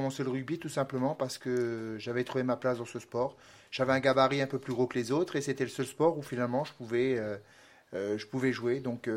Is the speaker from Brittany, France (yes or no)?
no; Saint-Amand-Montrond, Centre-Val de Loire, France; born there; Bien oui, je suis né en France et à Saint-Amand-Moron, plus précisément dans Cher, si tout le monde connaît. Donc je suis bien né en France et d'une maman française.